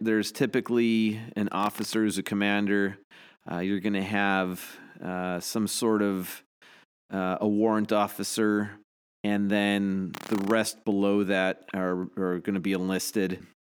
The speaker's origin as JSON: {"language": "English", "town": "Chicago", "region": "Illinois", "country": "United States", "tie": "born or raised there", "lives_now": "Santa Barbara, United States", "said": "You know, I grew up in Chicago and we'd get snow and snow days, and here we get fire days and smoke days."}